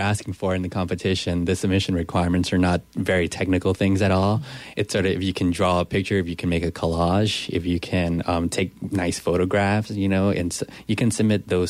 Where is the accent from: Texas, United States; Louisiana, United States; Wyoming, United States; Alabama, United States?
Louisiana, United States; New Iberia; Well, you know, I grew up in New Iberia, and when you think of New Iberia, you really don't think urban space or urban places, right?